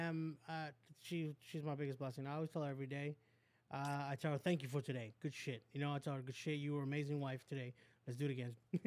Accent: West Covina, California, United States; I grew up in West Covina.

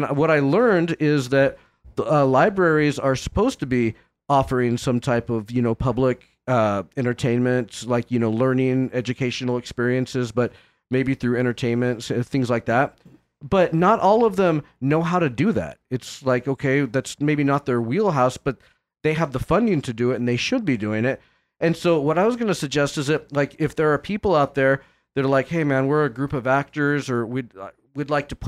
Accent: Hemet, California, United States; nobody in Hemet would know because nobody from my hometown is listening

